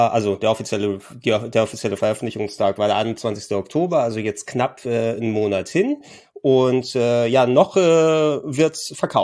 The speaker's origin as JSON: {"language": "German", "region": "Hamburg", "country": "Germany", "tie": "born there", "said": "als gebürtiger Hamburger"}